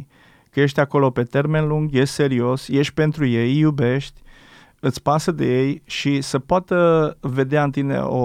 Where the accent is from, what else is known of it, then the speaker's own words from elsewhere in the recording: Alba County, Romania; în timp ce și orașul meu natal, în Alba, cam aceeași perioadă.